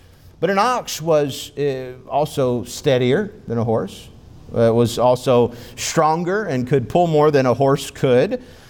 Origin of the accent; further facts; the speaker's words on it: China; I can remember as a young boy, growing up in China